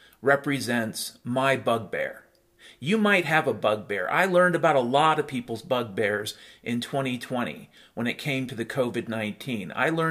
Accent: Washington, United States; a 48-year-old dude, 48 years on planet Boblimpdoc, I remember growing up in the Puget Sound.

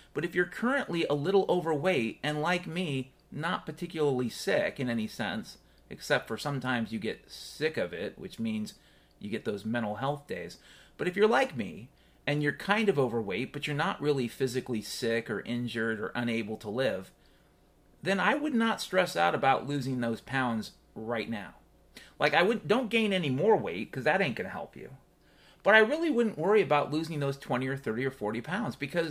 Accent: Pacific Northwest, United States; I grew up in the Pacific Northwest. My dad was a logger his entire life in the Pacific Northwest.

